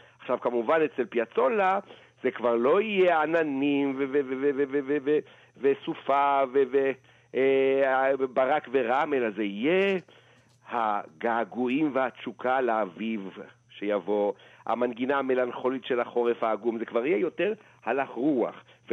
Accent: Holon, Tel Aviv District, Israel; הגננת שלי שרה את זה בחולון עיר הנצח שאני גדלתי בה

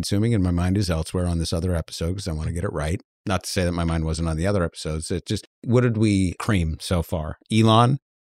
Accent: United Kingdom; My mum, this is so very British. My mum, should I do the rest thing as a Brit?

